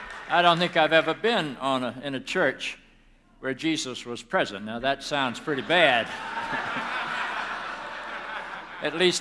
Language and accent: English; Charlotte, North Carolina, United States; I was raised in the Bible Belt of the South. I grew up about a block away from the home where Billy Graham grew up. His house was the last house on my Charlotte Observer paper route.